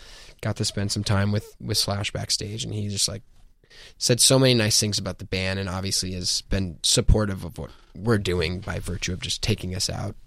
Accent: New York, United States; Listen, I'm from New York. I love New York City.

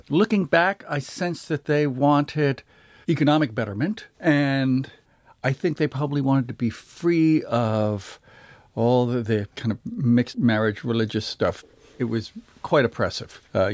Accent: Scotland, United Kingdom; accent: Scottish; now in United States; Yes. Oh, yeah. I had an accent as well, but lost it when

